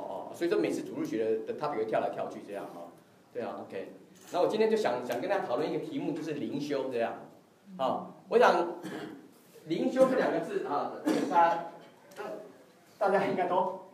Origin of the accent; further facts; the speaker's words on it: Taiwan; 当然在我是来自台湾啊，对，这个台湾这个也是拜偶像拜的很厉害的地方啊